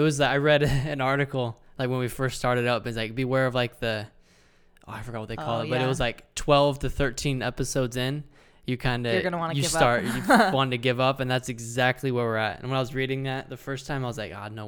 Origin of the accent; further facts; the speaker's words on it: Texas, United States; Literally, guys, I'm from Texas, and I've had a lot of barbecue in my life.